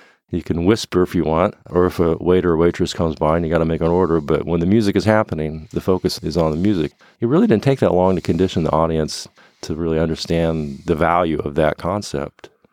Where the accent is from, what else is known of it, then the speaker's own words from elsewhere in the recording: Morehead, Kentucky, United States; My father taught there, so I grew up in Moorhead.